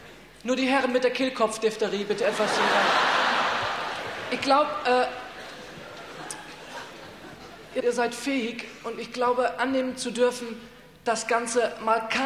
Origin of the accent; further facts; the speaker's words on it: Omsk, Omsk Oblast, Russia; German is a second language; now in Germany; Aus meiner Heimatstadt Omsk.